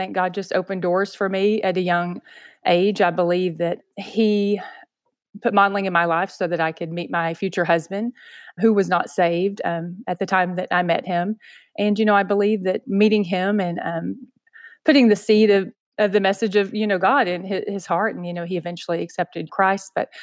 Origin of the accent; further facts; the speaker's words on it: Texas, United States; Well, I grew up outside of Dallas in a small town